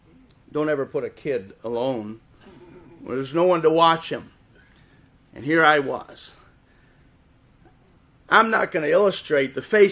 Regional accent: Wisconsin, United States; also born or lived in Chicago; I was born in Chicago, and I lived there till I was 4 or 5, and I moved my family up to Wisconsin.

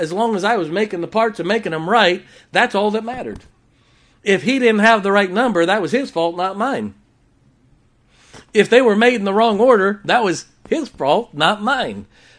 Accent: Ohio, United States; I grew up in Ohio.

